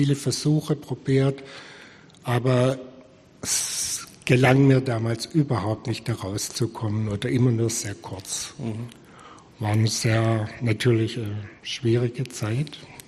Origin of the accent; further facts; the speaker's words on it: Aurich, Lower Saxony, Germany; born there; Ja, also geboren bin ich in Aurich am Kreuzbach. Da war ich das 5. Kind meiner Eltern